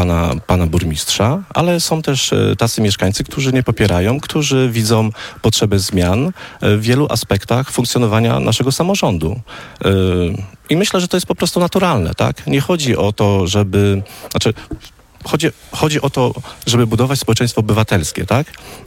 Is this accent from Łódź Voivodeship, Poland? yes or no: yes; Warta, Łódź Voivodeship, Poland; Jestem rodowitym warcianinem, z czego jestem bardzo dumny. Tu się wychowałem, tutaj wielcy ludzie kształtowali moją osobowość. Wyjechałem na studia do Łodzi i wróciłem po prostu tutaj do tego pięknego miejsca